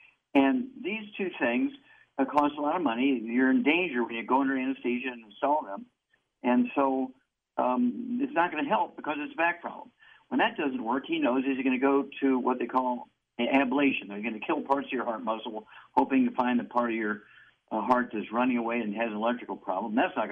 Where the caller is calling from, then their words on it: Turks & Caicos Islands; I'm calling you from the Turks and Caicos.